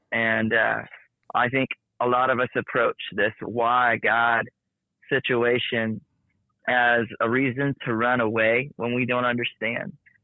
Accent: Macon, Georgia, United States; And I remember taking them to Winter Jam in Macon, Georgia, where I grew up in Georgia.

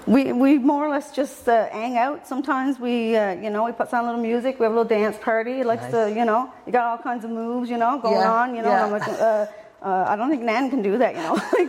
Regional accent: Pilly's Island, Newfoundland and Labrador, Canada; I'm from the Green Bay, a little town called Pilly's Island.

